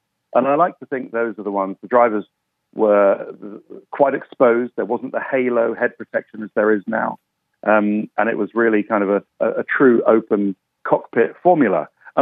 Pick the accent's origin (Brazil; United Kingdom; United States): United Kingdom; that seemed a million miles away from me growing up in Europe and the UK.